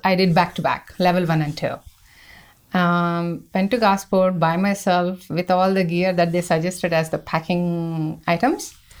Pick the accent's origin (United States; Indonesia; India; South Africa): India; I grew up in India. I don't know anything.